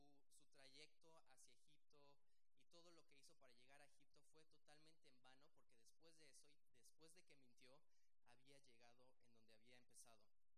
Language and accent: Spanish; Mexico; yo estoy bien agringado, chale. Yo soy mexicano. No, tengo que pasar más tiempo en Tijuana. Tengo que aprender español.